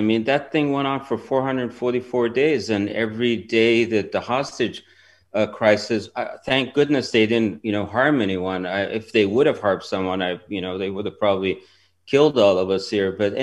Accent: Iran; they started circulating that, yeah, I'm from Iran

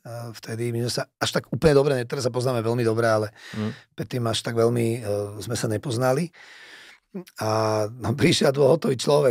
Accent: Bratislava, Bratislava Region, Slovakia; My sme z Bratislavy

